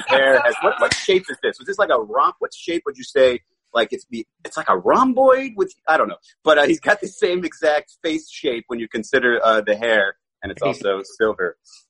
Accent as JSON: {"language": "English", "town": "North Miami", "region": "Florida", "country": "United States", "tie": "born or raised there", "said": "I grew up in North Miami, and he was there, and he had like a North Miami Police Department hat"}